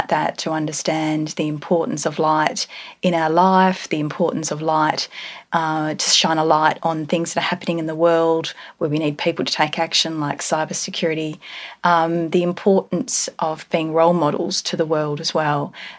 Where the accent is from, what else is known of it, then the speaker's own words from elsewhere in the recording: Geraldton, Western Australia, Australia; So I grew up in Geraldton. It's a little tiny town, 400 kilometres north. My family are a farming family, very connected to land.